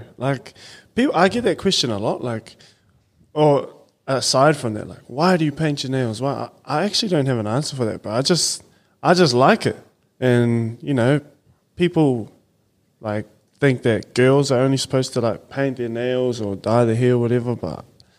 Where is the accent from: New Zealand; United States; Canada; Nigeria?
New Zealand; Wellington; Miramar, Strathmore. Grew up there. Went to a school, St. Pat's College, St. Pat's Town.